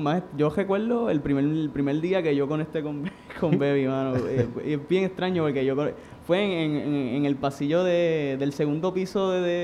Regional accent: Santa Isabel, Puerto Rico; also born or lived in Salinas; yo me crié en Santa Isabel y Salinas.

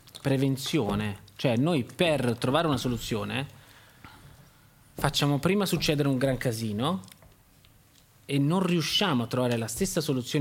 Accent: Naples, Campania, Italy; born there; Andrei a Napoli.

